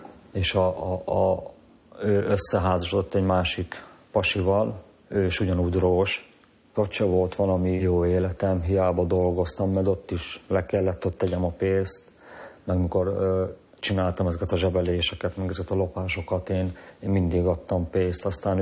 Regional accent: Nagylóc, Nógrád, Hungary; leköltöztem vidékre, Nagy Lócba, ahol felnőttem

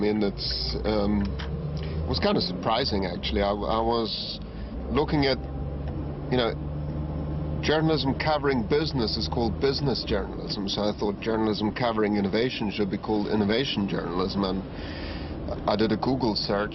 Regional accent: Sweden; moved away as an adult; now in United States; I'm from Sweden originally. I moved to the US in 2004.

